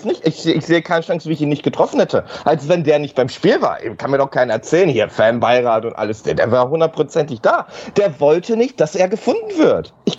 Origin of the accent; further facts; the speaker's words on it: Münster, North Rhine-Westphalia, Germany; Wir beide als Münsteraner.